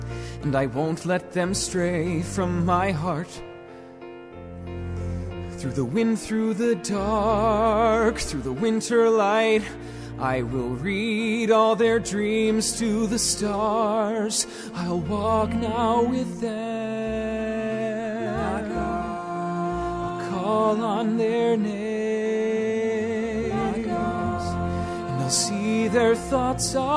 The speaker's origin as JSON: {"language": "English", "town": "Detroit", "region": "Michigan", "country": "United States", "said": "I'm from the Detroit area"}